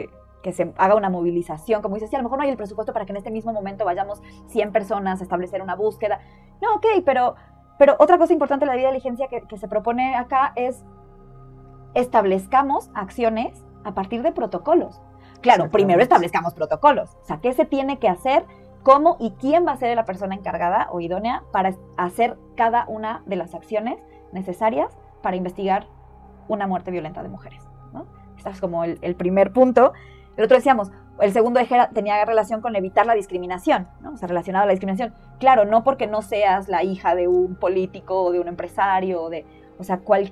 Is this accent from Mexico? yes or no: yes; Mexico; me parece terrible que en mi país asesinen a gente todos los días. Acá el punto es, ¿bajo qué contextos y por qué el contexto mexicano está favoreciendo que asesinen a mujeres